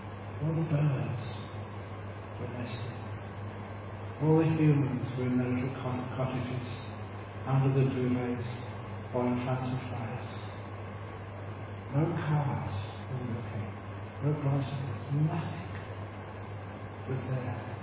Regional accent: England, United Kingdom; born there; because I was born in England

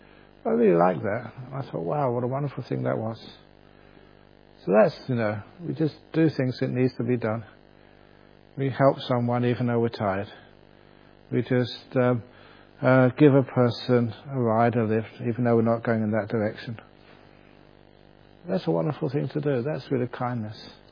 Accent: England, United Kingdom; I'm English. I want a sort of a nice room, not a sauna.

